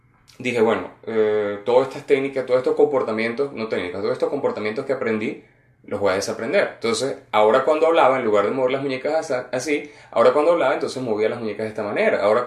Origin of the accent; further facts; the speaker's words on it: Venezuela; now in Canada; tengo 32 años, soy venezolano, pero actualmente vivo en Canadá.